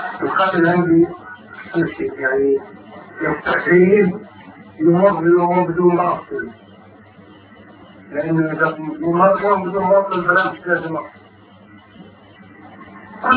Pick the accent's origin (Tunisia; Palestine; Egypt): Palestine; طبعا انا كفلسطيني الاصل عملت بلديه وغنيه وعايش في الارض